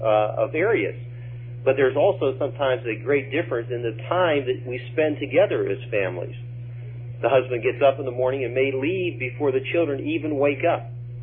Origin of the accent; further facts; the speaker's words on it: Pennsylvania, United States; I remember as a young man growing up in Pennsylvania that whenever we would have a dinner at my grandmother's, there would be something like 25 or 30 grown-ups.